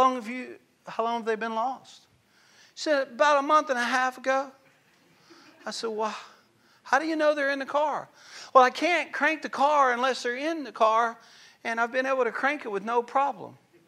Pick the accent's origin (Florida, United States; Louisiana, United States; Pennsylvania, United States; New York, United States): Louisiana, United States; like I'm from Louisiana, and there's a bayou there called Bayou Self.